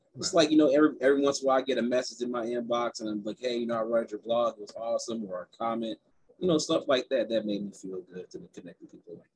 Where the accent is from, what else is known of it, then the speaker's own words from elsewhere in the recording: Gary, Indiana, United States; I grew up in Gary, Indiana, which is next to Chicago.